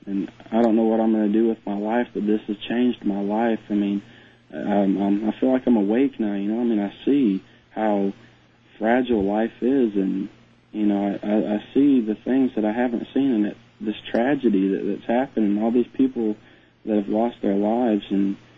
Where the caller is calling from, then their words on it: Georgia, United States; I'm calling from Georgia.